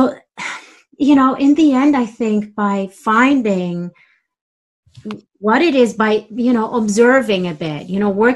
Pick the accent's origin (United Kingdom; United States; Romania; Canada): Romania; growing up in Romania also meant surviving meant being flexible.